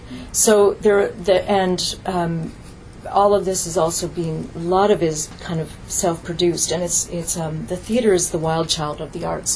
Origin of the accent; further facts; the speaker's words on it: Chicago, Illinois, United States; born there; also born or lived in New York; I was born in Chicago, actually, so that's rather sweet coming back here.